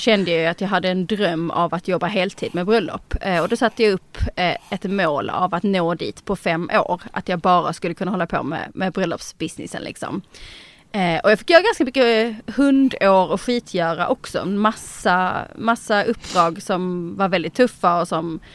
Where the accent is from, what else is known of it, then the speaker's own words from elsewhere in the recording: Netherlands; Utan det var verkligen en liten tjej från Holland